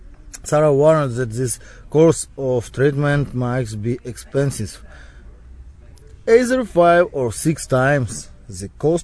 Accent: Ukraine; born there; English is a second language; I was born in Ukraine. I'm 29 years old. I studied at the Kyiv Military Lyceum in Ukraine.

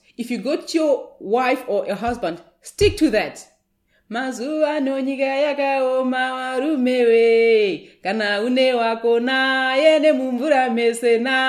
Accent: Mutare, Manicaland, Zimbabwe; I'm from Zimbabwe. I was born in Mutare, in a mountainous area near Nyanga Mountains.

